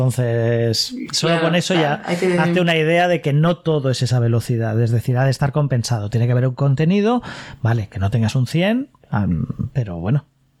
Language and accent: Spanish; Barcelona, Catalonia, Spain; en mi caso, por ejemplo, que vengo de Barcelona y bueno, luego me he venido a provincias